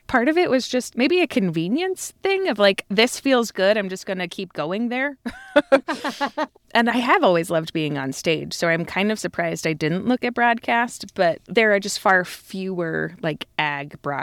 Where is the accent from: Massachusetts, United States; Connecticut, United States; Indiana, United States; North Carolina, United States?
Indiana, United States; And I grew up in Indiana on a small farm